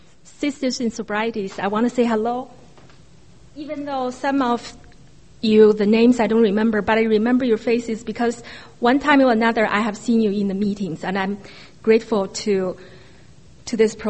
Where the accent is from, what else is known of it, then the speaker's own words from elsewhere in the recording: China; I was born and raised in China, communist China. I'm from a very good family, honest to God.